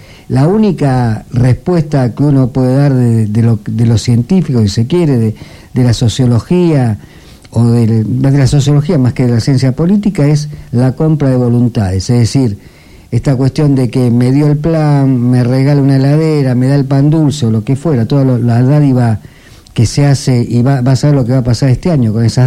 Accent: Avellaneda, Buenos Aires Province, Argentina; Entonces, yo soy oriundo de Avellaneda, cerca de Quilmes, de Florencio Varela, de Lanús, de Lomas

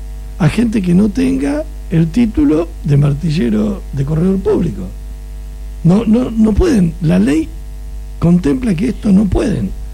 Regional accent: Argentina; Estamos en Argentina, somos Argentina.

